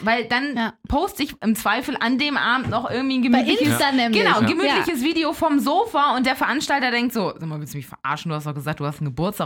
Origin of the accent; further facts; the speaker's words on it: Elmshorn, Schleswig-Holstein, Germany; in meiner Heimat Elmshorn, im Elmshorner Stadttheater.